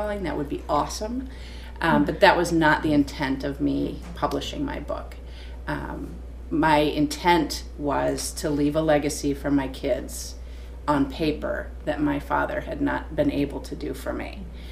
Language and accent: English; Michigan, United States; I fortunately have two ponds because I'm originally from Michigan.